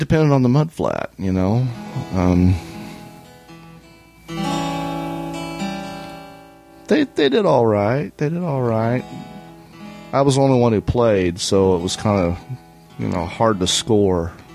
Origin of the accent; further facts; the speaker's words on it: Southern United States, United States; Of course, I grew up in the South, and we didn't have ice